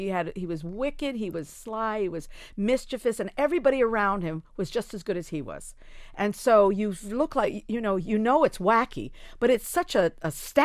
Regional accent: Hawaii, United States; moved away as an adult; Well, I lived in Hawaii my whole life. I was born in Hawaii, and I lived there until I was 19 years old. And it was sort of like a crossroads.

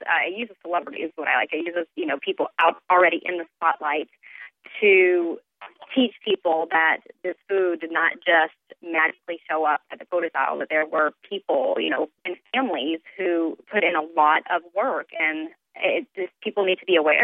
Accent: Platte City, Missouri, United States; I am from Platte City, Missouri.

